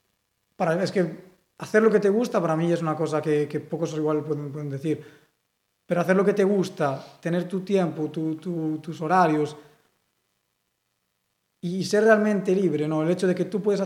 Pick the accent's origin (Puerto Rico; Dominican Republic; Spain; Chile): Spain; Galicia; first language Galician; Spanish is a second language; Porque, bueno, yo hablo gallego en casa y siempre y tal. Entonces, es muy parecido.